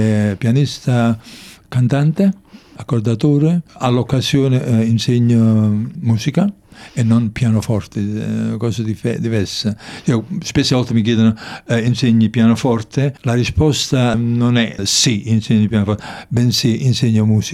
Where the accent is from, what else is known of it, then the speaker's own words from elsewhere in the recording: Naples, Campania, Italy; Abitavo, sì, dove sono nato. Sono nato a Napoli, quindi via Poggioreale era il luogo, cioè l'indirizzo, la casa dove...